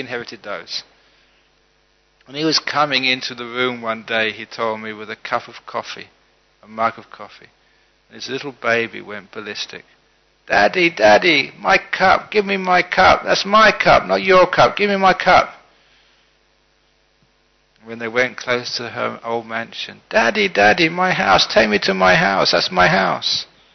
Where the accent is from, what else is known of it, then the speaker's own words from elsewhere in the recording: London, United Kingdom; born there; I was born in London. I became a Buddhist.